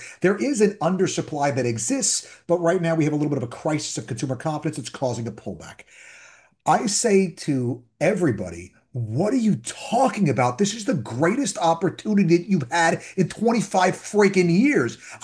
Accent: New York, United States; I'm from New York. In New York, I got a guy.

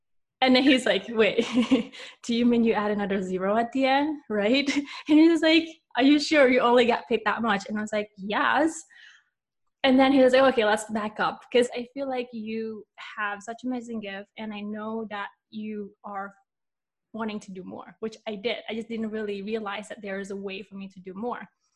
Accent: Bali, Indonesia; Being born and raised in Bali, obviously, my mind is just like, okay, after you graduate from high school, graduate from university or college, you get a job, you got married, and that's the end.

